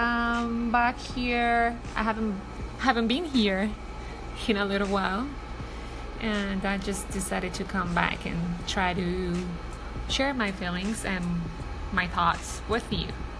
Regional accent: Colombia; English is a second language; Especially that I'm not from here, I'm from Colombia.

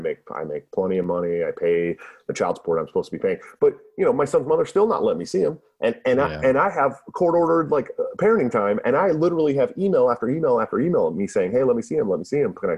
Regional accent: California, United States; moved away as an adult; also born or lived in Oregon; now in Iowa, United States; it's scary because I'm from California, born and raised. I'm a Cali boy, but I lived in Oregon for 7 years

